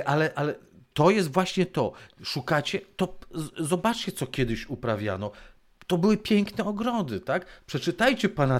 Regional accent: Podlaskie Voivodeship, Poland; bo wiedziała, tak, że jestem z Podlasia i trochę tam tych terenów znam

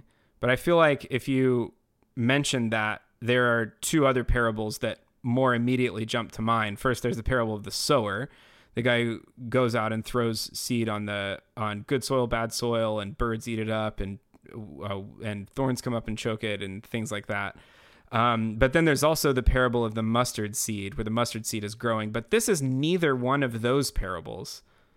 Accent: Texas, United States; also born or lived in Chicago; So I've moved back to my home state of Texas and am, of course, missing everyone back in Chicago very much.

